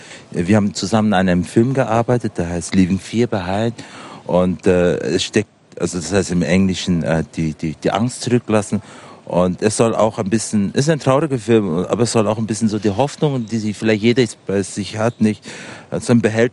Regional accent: Delhi, India; now in Jona, Switzerland; Aus Delhi.

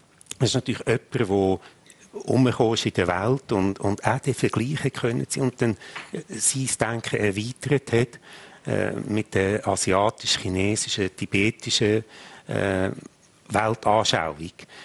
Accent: Switzerland; als Schweizer ist man schon privilegiert.

